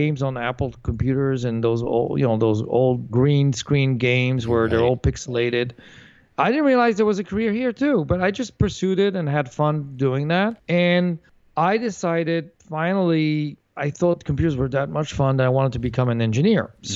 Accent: France; And so I grew up in France through high school.

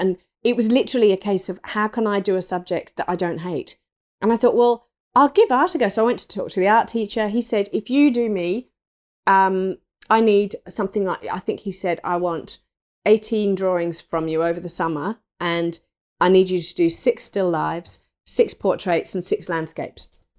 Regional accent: England, United Kingdom; I grew up in England, in the country, in an old 300-year-old thatched cottage.

